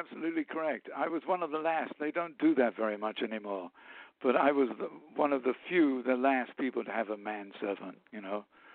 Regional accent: United Kingdom; moved away; And it was much easier to get into Canada, being a British subject. So I chose to go to Canada first, and that was, a walk in the park getting in.

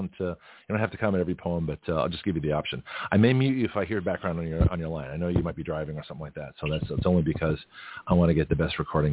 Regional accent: Canada; also born or lived in Australia; And so, you know, growing up in Canada and Australia, you know, we had different knowledge.

